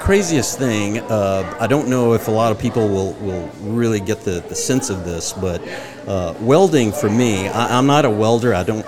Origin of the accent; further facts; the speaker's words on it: Roswell, New Mexico, United States; born there; I was born in Roswell, New Mexico.